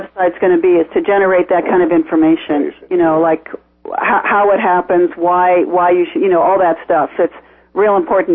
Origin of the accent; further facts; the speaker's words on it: Ames, Iowa, United States; not in my hometown of Ames, Iowa, has 60,000 people.